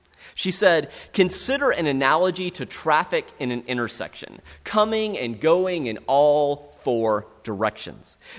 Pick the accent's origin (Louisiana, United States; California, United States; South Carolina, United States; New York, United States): South Carolina, United States; I was not taught about Stonewall growing up as a child in South Carolina in the public school system.